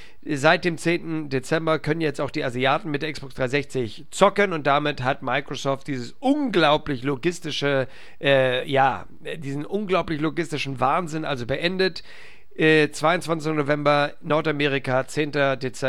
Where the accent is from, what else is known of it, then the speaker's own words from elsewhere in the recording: Hamburg, Germany; in meiner Heimatstadt Hamburg